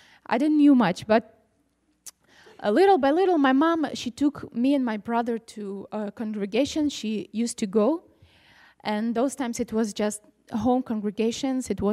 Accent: Ukraine; born there; English is a second language; I wasn't born in Israel. I was born in Ukraine, in a family that my father is Jewish and my mom is Ukrainian.

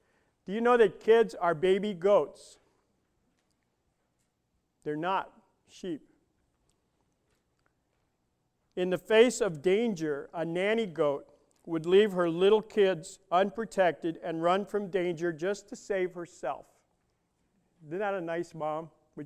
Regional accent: New York City, New York, United States; and I'm from New York City, so I don't get to see too many farmers

